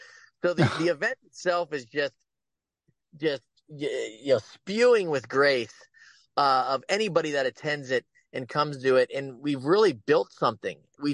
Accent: Cincinnati, Ohio, United States; My hometown of Cincinnati, where I grew up, did you know the very first Catholic men's conference ever put on in the United States was in Cincinnati?

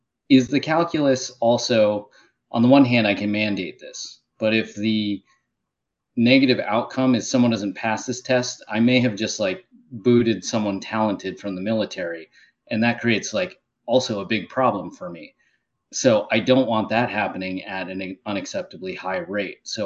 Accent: Midwest, United States; Now, I grew up in the Midwest and it's a different culture there

